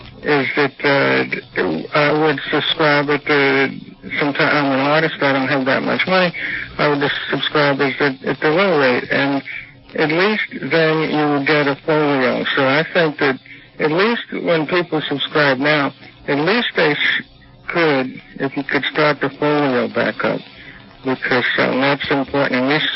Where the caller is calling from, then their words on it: New York, United States; I'm calling from Lower Westchester.